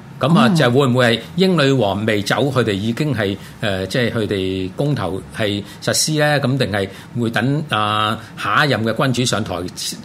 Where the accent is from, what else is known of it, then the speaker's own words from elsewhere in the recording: Hong Kong; 即係以我哋依一代嘅香港人嚟講